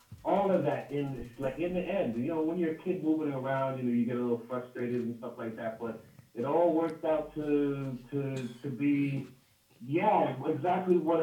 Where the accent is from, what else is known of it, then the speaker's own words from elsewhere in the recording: New York, United States; also born or lived in Jamaica / Washington, D.C.; Like, I was raised in New York. So even before New York was Jamaica as a kid with my grandmother. My grandmother raised me for a bit in Jamaica. Then I went to Washington, D.C.